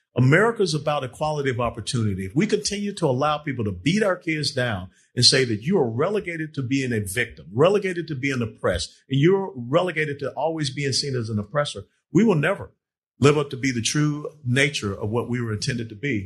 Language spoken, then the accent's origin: English; Georgia, United States; especially now look at my home state of Georgia.